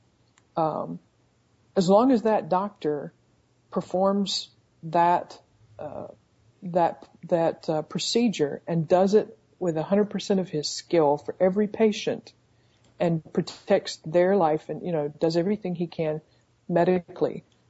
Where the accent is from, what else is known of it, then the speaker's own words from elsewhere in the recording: the South, United States; I was born in America, in the South, to Christian parents who were very conservative. So guess what I grew up to be? I grew up to be a person still living in the South